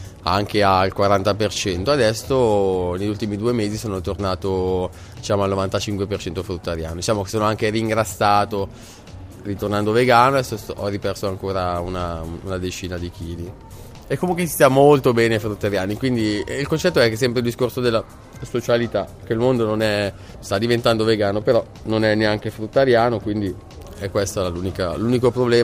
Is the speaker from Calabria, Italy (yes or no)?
no; Milan, Lombardy, Italy; io sono di Milano